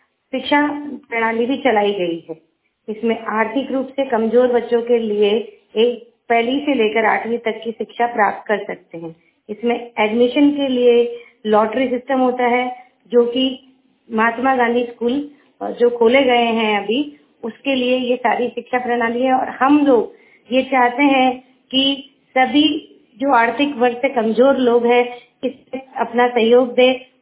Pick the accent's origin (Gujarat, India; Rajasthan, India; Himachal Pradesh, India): Rajasthan, India; Palna; मैं पालना की निवासी हूँ।